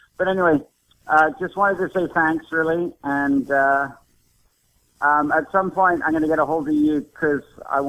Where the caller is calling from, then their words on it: Kelowna, British Columbia, Canada; I'm calling from Kelowna, British Columbia, Canada, in the beautiful Okanagan.